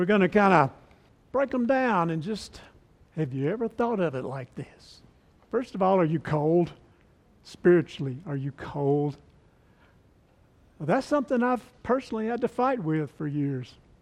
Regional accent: Mississippi, United States; And on top of all that, I'm from Mississippi.

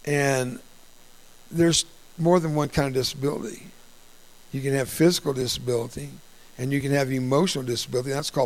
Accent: United States; first language Spanish; English is a second language; That's my first language was Spanish, by the way. I didn't speak English until I was 6 years old. I grew up on the border with Mexico.

